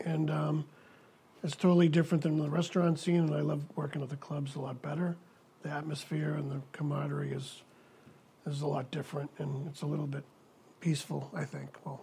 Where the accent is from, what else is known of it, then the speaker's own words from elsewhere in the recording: Massachusetts, United States; I had a great conversation with Mr. Porter, and we're both from Massachusetts, and we just clicked together